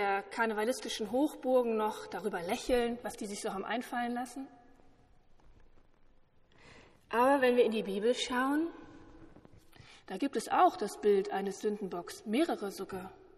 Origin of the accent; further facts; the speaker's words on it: Düsseldorf, North Rhine-Westphalia, Germany; So wird er zumindest in meiner alten Heimatregion Düsseldorf genannt.